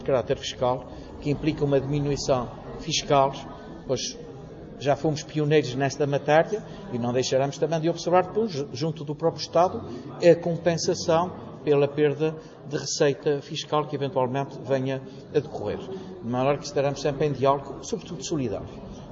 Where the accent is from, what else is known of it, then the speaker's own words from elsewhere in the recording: Azores, Portugal; nós somos açorianos, portugueses